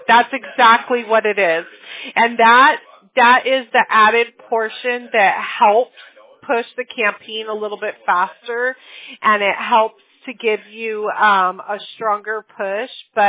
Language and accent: English; Ireland; I'm Irish, too.